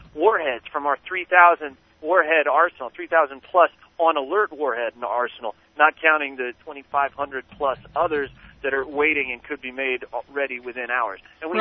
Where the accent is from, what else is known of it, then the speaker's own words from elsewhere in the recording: Washington, District of Columbia, United States; from Washington, D.C., and I work with the Proposition 1 Committee.